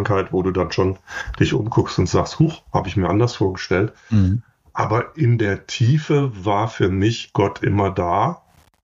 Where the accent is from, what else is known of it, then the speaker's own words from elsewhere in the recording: Schriesheim, Baden-Württemberg, Germany; also born or lived in Duisburg; Ich bin in Duisburg geboren, im Pott. Mittendrin, habe da nur 4 Jahre verbracht, bin dann bei Heidelberg aufgewachsen, in Schriesheim, wer das kennt, das ist ein wunderschönes Städtchen.